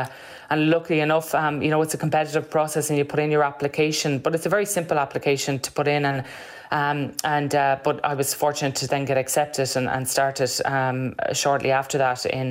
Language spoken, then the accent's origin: English; Galway, Connacht, Ireland; moved away as an adult; I'm from Galway City, but I was... Since college, I moved to Dublin.